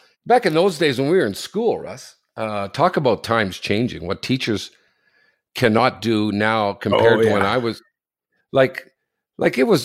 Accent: Ottawa, Ontario, Canada; No, I'm from Ottawa, so I see a lot of people tweeting me about this shit

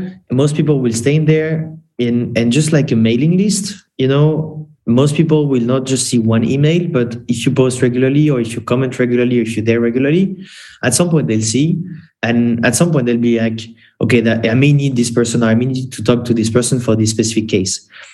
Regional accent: France; In France, for example, I'm from France.

